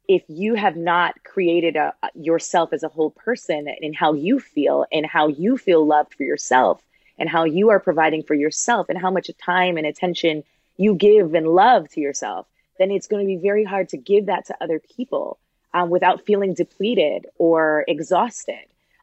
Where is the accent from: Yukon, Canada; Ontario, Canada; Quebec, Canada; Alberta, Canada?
Ontario, Canada; Toronto; I'm from Toronto. I'm a child of immigrants. I've lived a very humble existence.